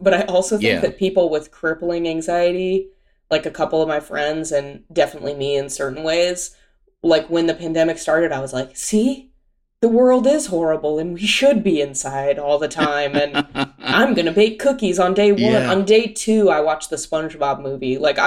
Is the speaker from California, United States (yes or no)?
yes; Pasadena, California, United States; also born or lived in Orange County, California; I was born in Orange County. They had an apartment in Orange County. And then before I can remember, they moved to Pasadena.